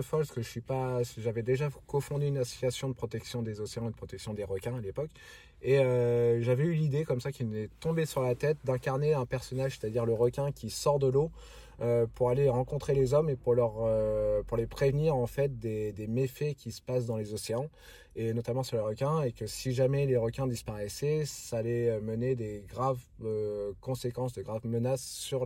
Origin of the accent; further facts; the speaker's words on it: Val-de-Reuil, Normandy, France; moved away as an adult; also born or lived in Rouen / La Rochelle / Nancy; J'ai fait toute ma scolarité à Val-de-Reuil jusqu'au lycée. Et puis ensuite, pour les études supérieures, je suis parti ailleurs.